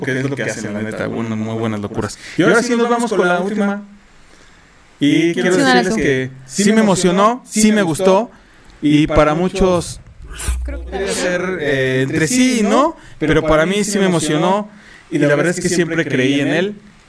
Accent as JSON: {"language": "Spanish", "country": "Mexico", "said": "como mexicano, era esa emoción bien, bien, bien, bien fuerte"}